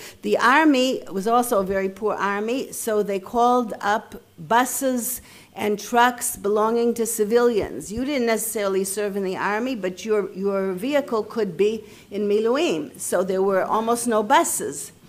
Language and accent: English; Chicago, Illinois, United States; moved away as an adult; now in Israel; I grew up in Chicago, basically religious Zionist, B'nai Akiva, a year on kibbutz, Hachshirav, B'nai Akiva.